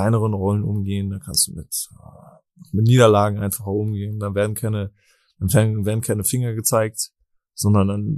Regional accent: Berlin, Germany; Wir kommen aus derselben Ecke aus Berlin

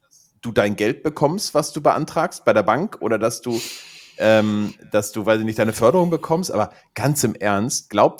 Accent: Gelsenkirchen, North Rhine-Westphalia, Germany; Ja, aber das ist ja meine alte Heimat und das ist wirklich schön.

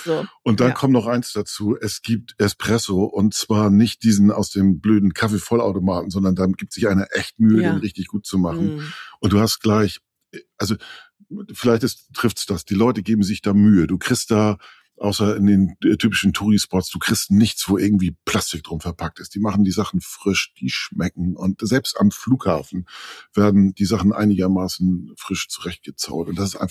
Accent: Northern Germany, Germany

